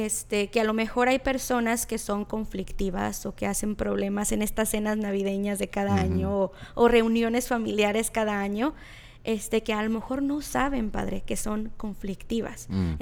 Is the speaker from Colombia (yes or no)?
no; Mexico; Yo soy de México, entonces yo lo he visto mucho en la cultura mexicana